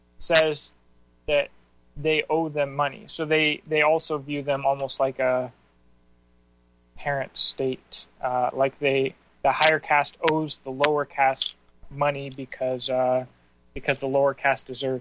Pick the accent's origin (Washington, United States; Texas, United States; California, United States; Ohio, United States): Washington, United States; And so, you know, I am from Washington State.